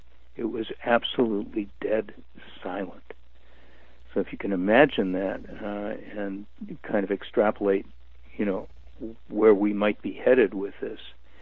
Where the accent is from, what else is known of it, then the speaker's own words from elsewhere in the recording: Michigan, United States; I grew up in the Midwest and just outside of Detroit in the late 1930s and early 1940s.